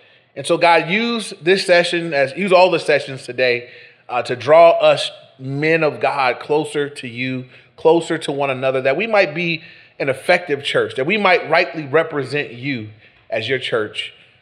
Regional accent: Englewood, United States; I grew up in Englewood. I played high school football growing up.

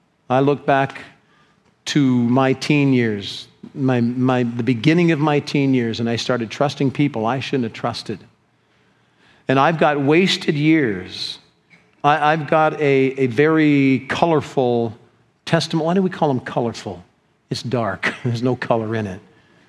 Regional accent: Lakewood, California, United States; He said, well, I'm from the Long Beach area. I said, really? What part? Lakewood. Oh, I said, I went to high school in Lakewood. He said, so did I. Lakewood High School.

